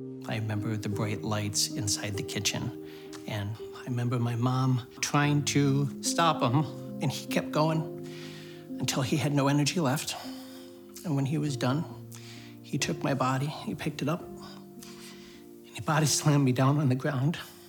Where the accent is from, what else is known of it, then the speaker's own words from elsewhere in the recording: North Branch, Minnesota, United States; I grew up in North Branch. It was a fantastic, sweet little town. What people talk about is small town Minnesota. This was small town Minnesota.